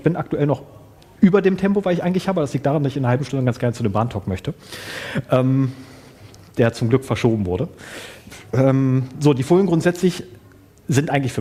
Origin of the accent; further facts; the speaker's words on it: Braunschweig, Lower Saxony, Germany; Ich komme aus Braunschweig.